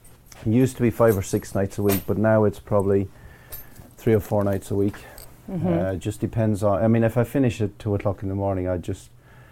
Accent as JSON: {"language": "English", "country": "Ireland", "tie": "born or raised there", "said": "I grew up in this in Ireland."}